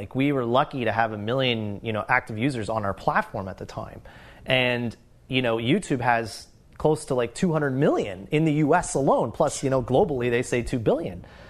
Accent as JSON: {"language": "English", "country": "Canada", "said": "Like, we're Canadian, and we're like, is this actually real?"}